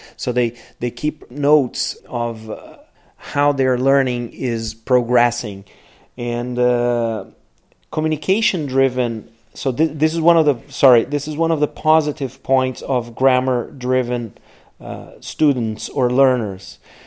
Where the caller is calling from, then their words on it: Porto Alegre, Rio Grande do Sul, Brazil; I'm speaking from Porto Alegre. It's pretty hot here in Porto Alegre